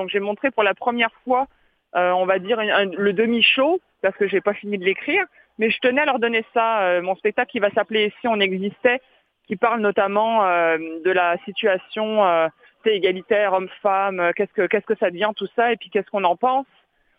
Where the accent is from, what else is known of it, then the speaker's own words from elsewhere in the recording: Melun, Île-de-France, France; Donc, ça se passe à Melun, dans ma ville natale.